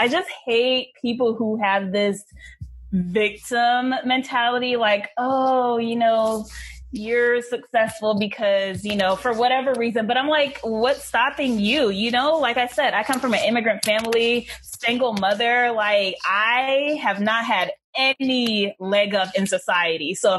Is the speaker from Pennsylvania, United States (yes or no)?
no; Los Angeles, California, United States; I don't come from, you know, the best neighborhoods. I grew up in South Central LA.